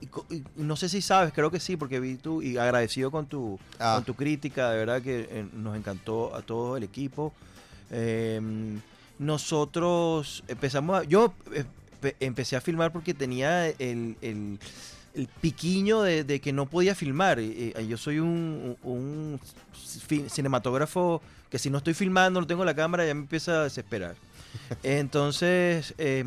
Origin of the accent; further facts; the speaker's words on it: Caracas, Capital District, Venezuela; Un poco de todos lados, pero caraqueño de nacimiento.